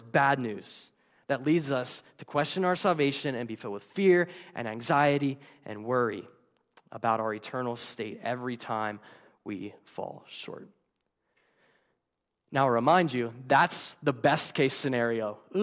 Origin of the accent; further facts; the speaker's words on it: Pennsylvania, United States; I'm from Lancaster County, the land of the Amish. So I have seen this up close.